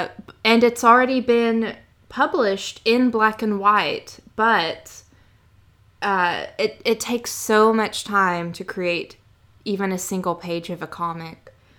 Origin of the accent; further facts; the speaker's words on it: the South, United States; I'm from the South, so of course I love butter.